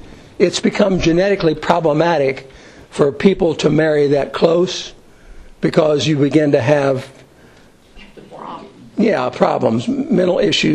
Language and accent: English; Kentucky, United States; Now I'm from Kentucky, so we're used to this.